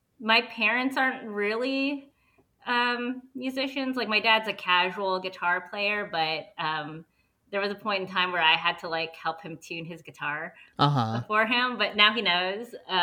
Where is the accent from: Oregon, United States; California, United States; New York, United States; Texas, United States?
California, United States; San Francisco; moved away; also born or lived in Daly City; Born and raised in San Francisco. And then when I started high school, my parents moved to a small suburb south of San Francisco called Daly City.